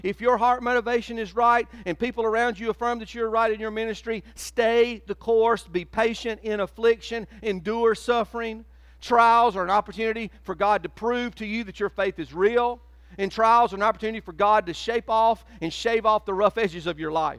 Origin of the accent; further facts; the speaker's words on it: Whitmire, South Carolina, United States; even though y'all didn't know I was from Whitmire, I kind of sprained it on y'all later.